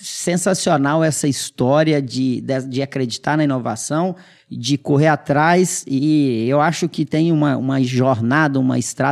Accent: Piumhi, Minas Gerais, Brazil; born there; lá em Piuí, Minas Gerais, cidade que eu nasci

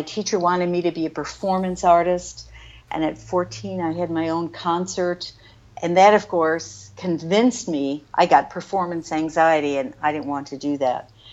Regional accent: Michigan, United States; now in North Carolina, United States; Well, it's because I'm from Michigan, grew up in Michigan, and my professional career started at Wayne State University in Detroit

